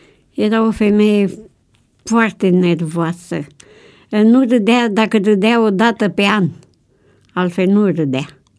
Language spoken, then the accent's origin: Romanian; Bucharest, Romania; born there; moved away; M-am născut în București. Părinții mei au fost adventiști, dar eu am plecat afară.